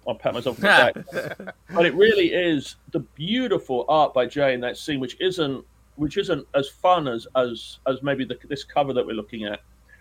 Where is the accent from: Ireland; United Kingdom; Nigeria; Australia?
United Kingdom; England; and you can tell I'm English.